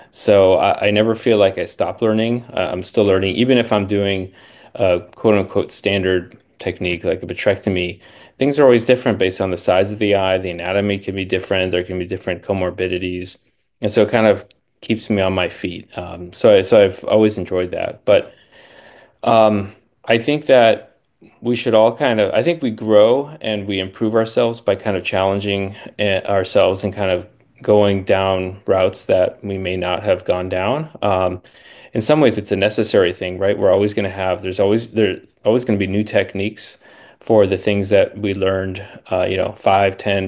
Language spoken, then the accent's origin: English; California, United States; And he heard I'm from Southern California.